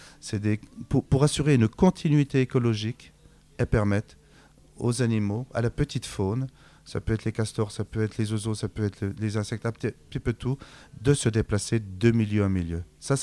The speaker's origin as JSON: {"language": "French", "country": "France", "said": "Nous sommes français, mais nous sommes également en Europe."}